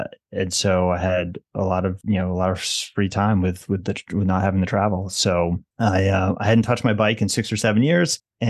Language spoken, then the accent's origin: English; New Jersey, United States; So I grew up in New Jersey. I went to school in Boston. I went to Boston College.